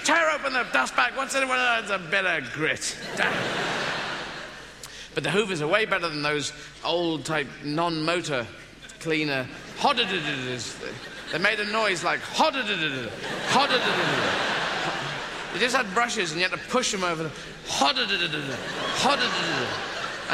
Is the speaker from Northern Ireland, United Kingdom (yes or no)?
no; South East England, United Kingdom; I'm from Kent, man.